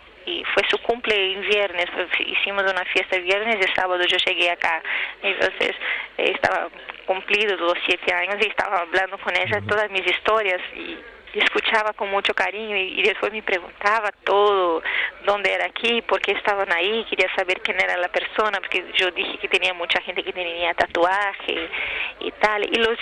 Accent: Posadas, Misiones, Argentina; born there; yo no nací del otro lado, porque como yo nací cerca de Uruguayana, Uruguay, el río Uruguay, que era Posadas, del norte de Argentina, iba siempre a hacer compras del otro lado

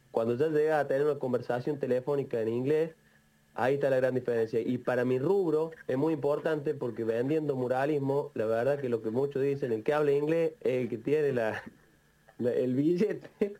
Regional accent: Córdoba, Argentina; moved away; Entonces yo salí de Córdoba, estuve un poquito en Buenos Aires y después me vine para acá con la idea de expandirme y poder llegar a pintar en Barcelona.

